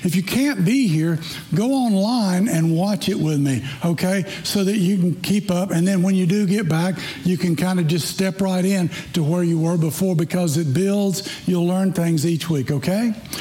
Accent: Tennessee, United States; accent: Wisconsin; now in Florida, United States; I grew up, you may be able to tell by my Wisconsin accent that I'm not from here. I grew up in Tennessee

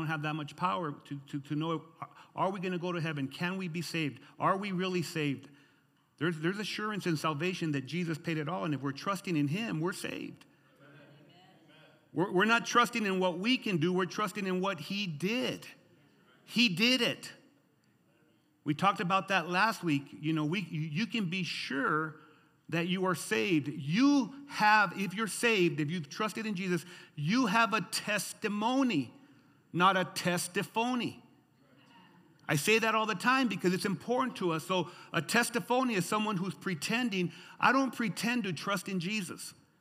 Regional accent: United States; I'm an American citizen, but greater than that, I'm a citizen of heaven.

